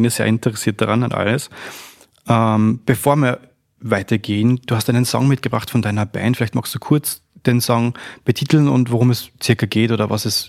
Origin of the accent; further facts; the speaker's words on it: Upper Austria, Austria; now in Vienna, Austria; ich als Oberösterreicher und somit auch als Wahl-Wiener oder Wahl-Wien-Umgebung eher